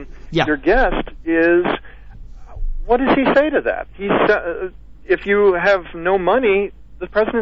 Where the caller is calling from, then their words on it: Minnesota, United States; from Minnesota.